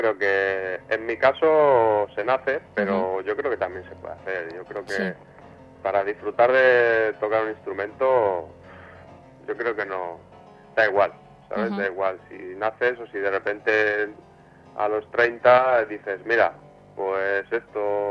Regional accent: Alicante, Valencian Community, Spain; pues todas las orquestas de mi barrio, de ahí de Alicante, yo soy alicantino.

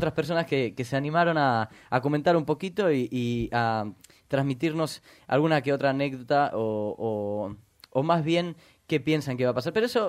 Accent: Argentina; Argentina también se come mucho viteltoné. Ahora, claro. Dentro de un tiempito voy a estar por ahí, por mi tierra.

